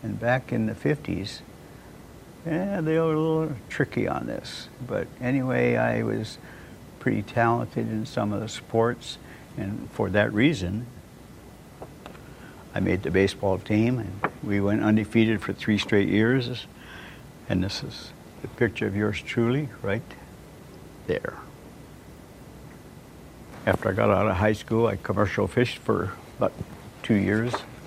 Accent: Vancouver, British Columbia, Canada; born there; I was born in Vancouver, Canada, February 3rd, 1937.

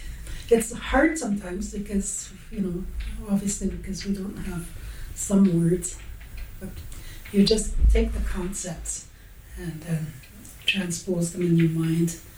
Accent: Lac Seul, Ontario, Canada; I am Bear Clan, and I'm from Lac Seul, Ontario. I have been a language teacher all my life, and I speak Anishinaabe Mo'in.

